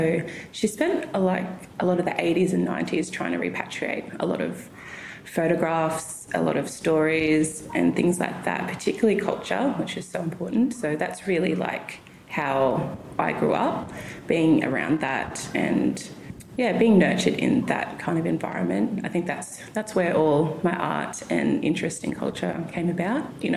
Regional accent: Taree, New South Wales, Australia; I'm a Woomerai woman from the mid-north coast of New South Wales, and I grew up in Taree and Foster area up that way, so also have strong ties with a lot of Biripi people as well.

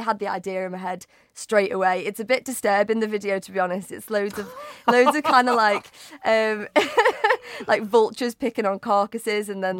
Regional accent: North West England, United Kingdom; Yeah. We're both from the Wirral.

